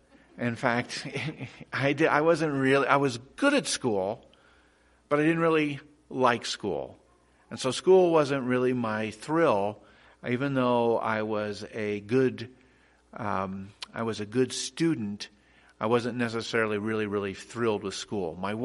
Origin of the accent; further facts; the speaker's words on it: Cheyenne, Wyoming, United States; I grew up in Cheyenne, Wyoming. So I was from this state originally.